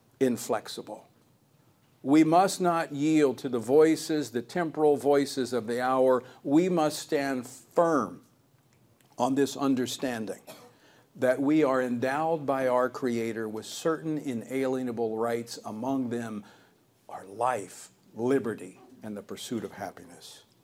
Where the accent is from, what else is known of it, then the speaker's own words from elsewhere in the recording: Louisiana, United States; from my home state of Louisiana